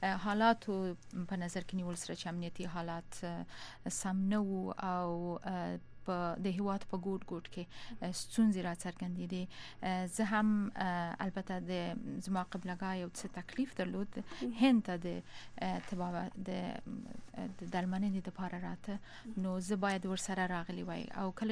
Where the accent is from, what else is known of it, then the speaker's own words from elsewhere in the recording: Kabul, Afghanistan; born there; زه په کابل کې زیږیدلی یم.